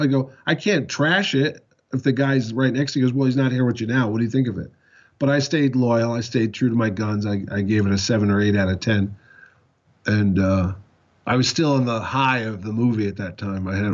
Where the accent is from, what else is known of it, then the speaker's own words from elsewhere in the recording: New Haven, Connecticut, United States; a fellow that I went to grammar school, high school, and college with from my hometown in New Haven, Connecticut